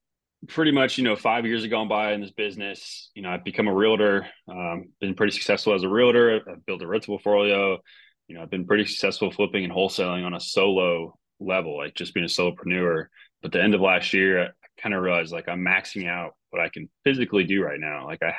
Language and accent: English; Louisville, Kentucky, United States; they actually recruited me to move back to Louisville, my hometown, and to open up my own agency.